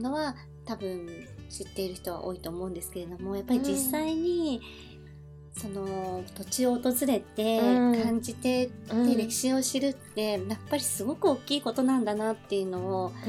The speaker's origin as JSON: {"language": "Japanese", "region": "Nagasaki", "country": "Japan", "said": "なんだかこう私も長崎出身だけど"}